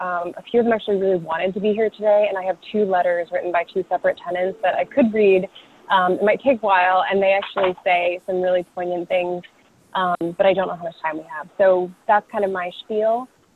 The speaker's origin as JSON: {"language": "English", "region": "New York", "country": "United States", "said": "And I'm from New York, so that's saying something."}